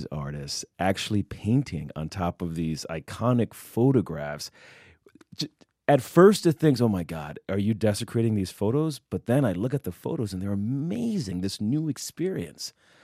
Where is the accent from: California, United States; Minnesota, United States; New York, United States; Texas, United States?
New York, United States; You know, I grew up in the Bronx. Hip-hop was there. I thought it was incredibly local back then.